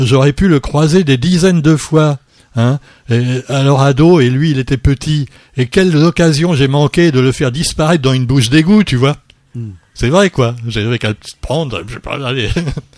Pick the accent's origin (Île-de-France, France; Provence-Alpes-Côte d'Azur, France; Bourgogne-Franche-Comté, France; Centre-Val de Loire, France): Île-de-France, France; Paris; born there; accent: Parisian; moi, je suis né à Paris. D'ailleurs, ça s'entend à l'accent, je suis un parisien.